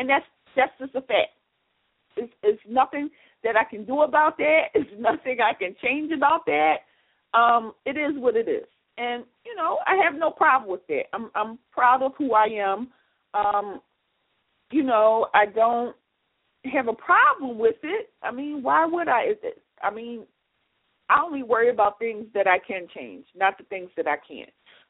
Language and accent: English; Philadelphia, Pennsylvania, United States; So I grew up in West Philadelphia